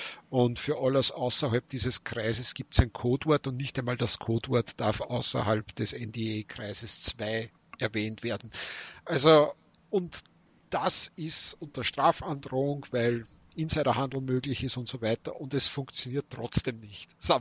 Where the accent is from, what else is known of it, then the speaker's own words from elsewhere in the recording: Austria; Ja, ich als Österreicher, I raise you den Lucona-Skandal.